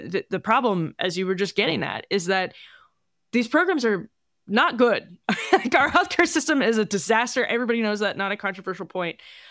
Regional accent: Wisconsin, United States; and I'm from Wisconsin, so I'm very familiar with him and kind of grew up

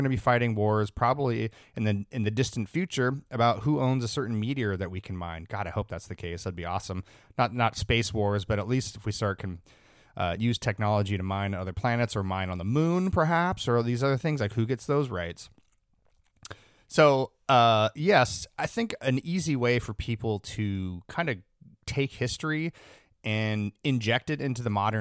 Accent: United States; my European histories lacks, I am an American, so forgive me.

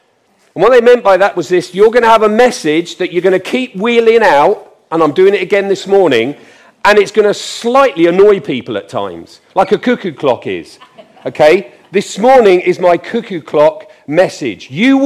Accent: England, United Kingdom; Incidentally, I'm English.

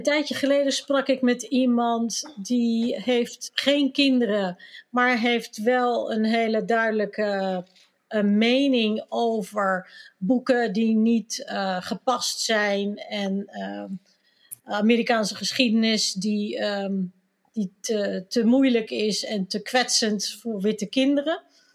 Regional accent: Netherlands; hoe denken jullie over verkiezingen en met name over wij als Nederlanders in het buitenland, dat wij in Nederland kunnen blijven stemmen?

